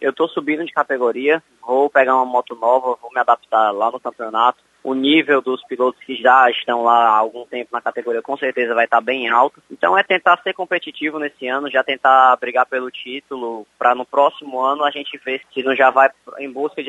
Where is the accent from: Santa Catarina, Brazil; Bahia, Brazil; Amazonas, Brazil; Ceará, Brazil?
Ceará, Brazil; Maranguape; also born or lived in Fortaleza; eu moro em Maranguape minha vida inteira, na verdade. Meu pai é do Rio Grande do Norte, mas eu nasci em Fortaleza, mas sempre morei em Maranguape, desde sempre.